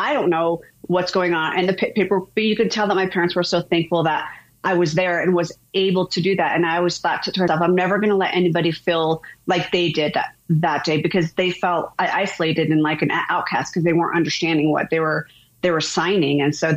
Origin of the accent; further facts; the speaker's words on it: New Hampshire, United States; born there; And because I was born in New Hampshire, so I sign a little different than they do out here in Colorado.